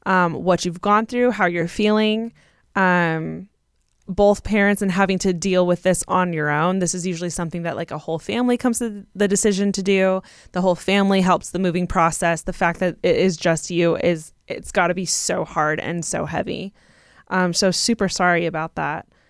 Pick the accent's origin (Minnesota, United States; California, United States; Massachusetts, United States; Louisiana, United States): California, United States; I'm also from California.